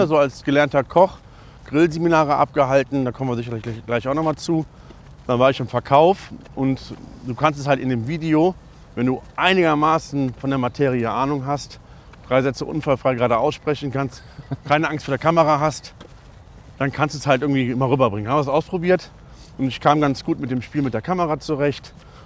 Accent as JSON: {"language": "German", "region": "North Rhine-Westphalia", "country": "Germany", "said": "Ich komme ja aus dem Rechtsrheinischen"}